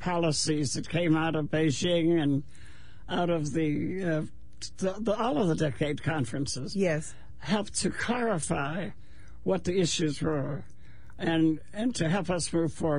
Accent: United States; as proud as we are as American women

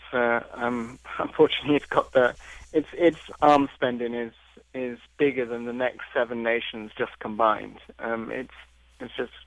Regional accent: United Kingdom; I'm from Britain, and there's huge austerity cuts going on

